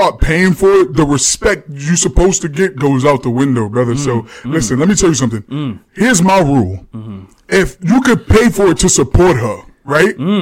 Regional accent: Bronx, New York, United States; also born or lived in Harlem; definitely born and raised from the Bronx. I grew up pretty much in Harlem.

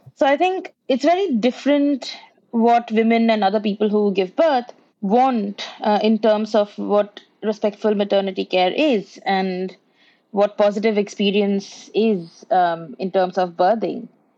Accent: India; now in Vancouver, Canada; Well, I am an Indian midwife, and I am currently based in Vancouver

